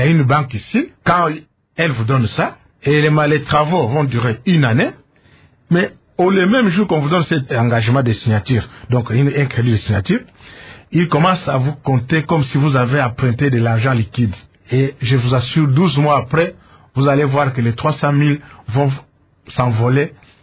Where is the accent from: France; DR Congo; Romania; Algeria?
DR Congo; Ça se passe que chez nous au Congo.